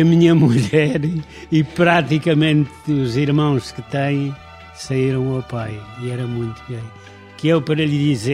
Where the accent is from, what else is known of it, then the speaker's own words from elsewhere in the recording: Videmonte, Guarda, Portugal; Eu sou da Guarda